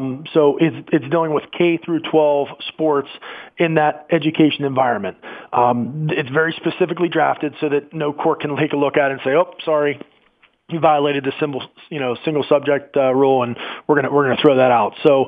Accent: Mount Pleasant, United States; In my hometown, Mount Pleasant

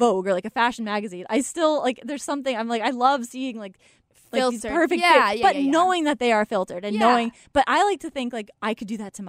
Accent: Killingworth, Connecticut, United States; is from my hometown, Killingworth, Connecticut.

